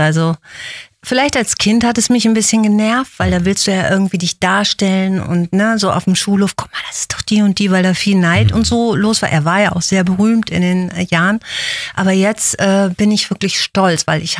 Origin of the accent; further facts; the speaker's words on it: Hanover, Lower Saxony, Germany; born there; Hannover.